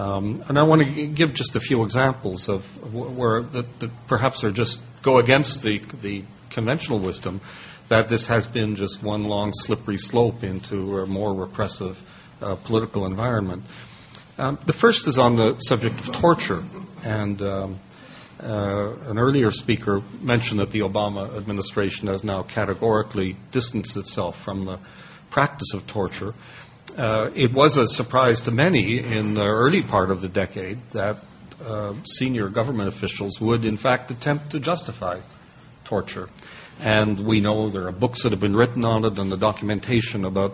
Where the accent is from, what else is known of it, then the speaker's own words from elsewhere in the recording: Montreal, Quebec, Canada; now in Ireland; I am originally from here, Montreal